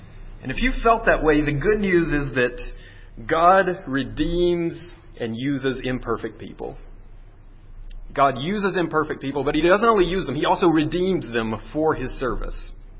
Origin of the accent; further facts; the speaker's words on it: Alabama, United States; I grew up in Alabama, not a lot of snow there.